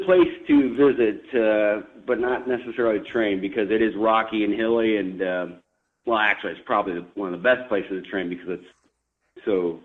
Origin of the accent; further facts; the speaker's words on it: Erwin, Iowa, United States; also born or lived in Harlan; Yeah, I actually, as I mentioned, I'm from Erwin, Iowa. I was born in Harlan and raised in Erwin. Erwin's a small town, typical of most small rural towns in Iowa, agricultural centric. I grew up just like most Iowans